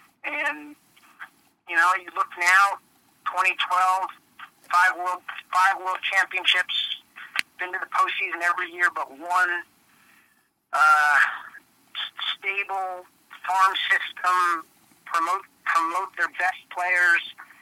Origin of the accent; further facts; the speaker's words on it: Essex Fells, New Jersey, United States; I read Moss when I was growing up in Essex Fells. I'm an Essex County kid.